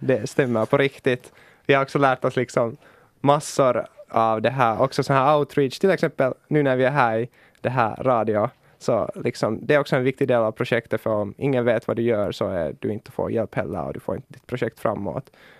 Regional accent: Finland; also born or lived in Kenya / United States; Så ja, ännu känns Finland nog som mitt hemland.

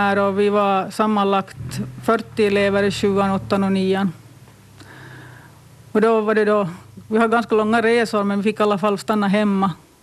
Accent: Björke, Sweden; och jag är född 1967 i Björke i Hotsjö. Och då på gården därifrån, där som min pappa Gusti född.

